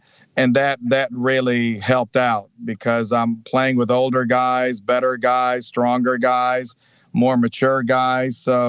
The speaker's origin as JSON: {"language": "English", "town": "Cebu City", "region": "Central Visayas", "country": "Philippines", "tie": "born there", "moved": "yes", "said": "I was born in Cebu City, Philippines."}